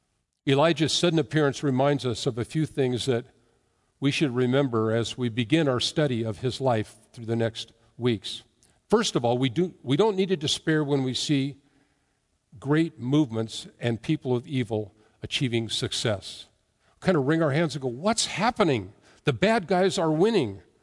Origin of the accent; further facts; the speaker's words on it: United States; I don't know, as an American, I want more details.